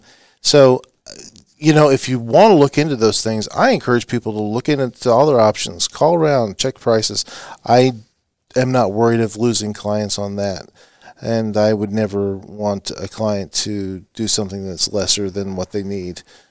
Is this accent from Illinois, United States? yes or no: no; Wichita, Kansas, United States; Yeah, I'm originally from the Wichita area, product of the Kansas public school system, K-State undergrad, KU Law.